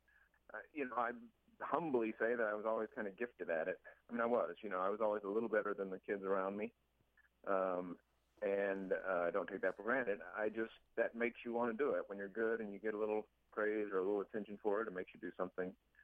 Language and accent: English; Texas, United States; also born or lived in North Carolina; I grew up in Texas and then later North Carolina. And, you know, hunting is a big part of the culture down there